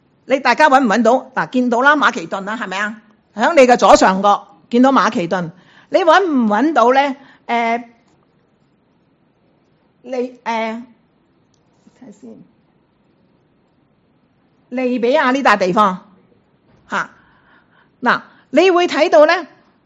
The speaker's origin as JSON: {"language": "Cantonese", "country": "Hong Kong", "said": "我哋作为香港人嘅，我哋都明白啊咩叫恶劣"}